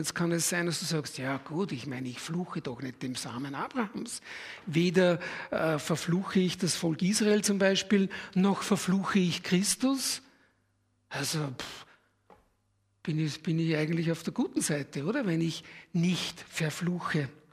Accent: Austria; Für uns ist es leichter als Österreicher.

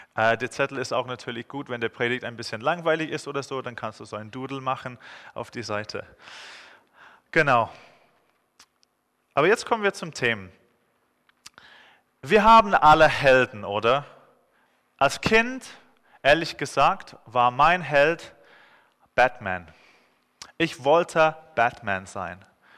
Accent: England, United Kingdom; German is a second language; also born or lived in Israel; Ich bin in Israel geboren, in England aufgewachsen. Und wie ihr hört, kann ich nicht wirklich Schweizerdeutsch. Ich kann so eine selbstgebastelte Version reden. Ich bin mit einer Schweizerin verheiratet

